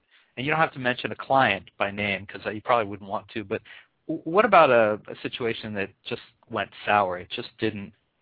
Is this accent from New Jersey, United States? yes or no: yes; New Brunswick, New Jersey, United States; I remember I grew up in the Central Jersey area, New Brunswick, North Brunswick area, where Johnson & Johnson's headquartered.